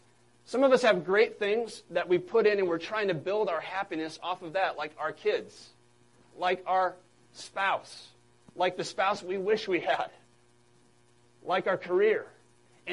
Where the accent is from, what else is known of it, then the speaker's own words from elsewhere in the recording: Illinois, United States; I'm from Illinois. I'm a Bears fan.